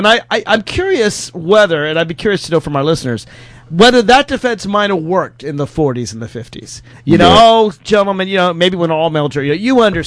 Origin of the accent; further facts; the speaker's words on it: Virginia, United States; In my home state of Virginia